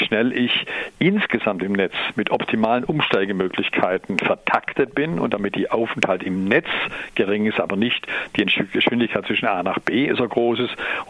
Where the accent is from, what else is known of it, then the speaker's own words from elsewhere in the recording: Baden-Württemberg, Germany; Eine kleinere ist zum Beispiel, wo ich herkomme, die Geisbockbahn zwischen Aulendorf und Friedrichshafen